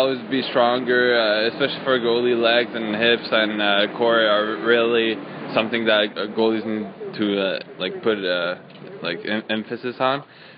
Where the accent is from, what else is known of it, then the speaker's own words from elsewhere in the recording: Blainville, Quebec, Canada; I was bilingual before going there, so it wasn't that much of a problem. But I'm from Blainville, so it's a little bit bigger than Sydney, Cape Breton